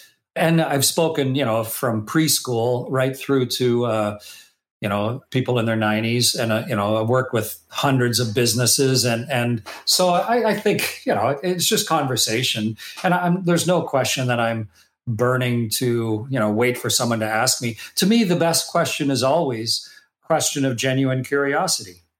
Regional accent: Canada; Well, when I was that little kid growing up in Canada, obviously there was no space station.

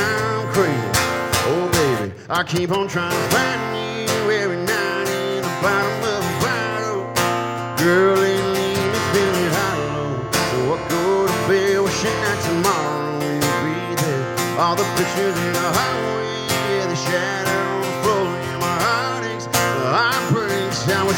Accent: Ruston, Louisiana, United States; y'all, and I'm from Ruston, Louisiana, and these guys right here are my buddies

